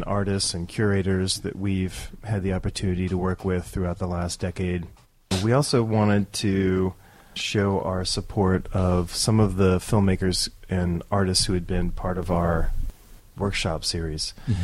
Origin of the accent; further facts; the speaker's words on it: Downey, California, United States; also born or lived in East Los Angeles; I spent most of my, younger youth in Downey, California.